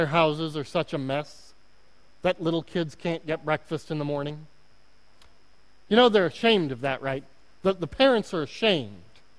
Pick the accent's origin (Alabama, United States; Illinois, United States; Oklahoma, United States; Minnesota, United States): Oklahoma, United States; accent: Oklahoma; My Oklahoma accent is really coming out right now.